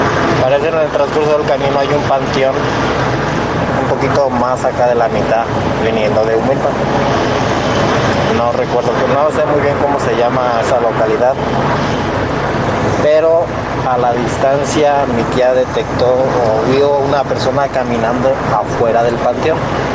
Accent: Querétaro, Mexico; de Querétaro

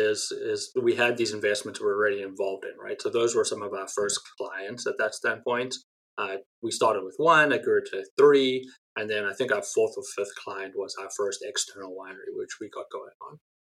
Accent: South Africa; my home country of South Africa

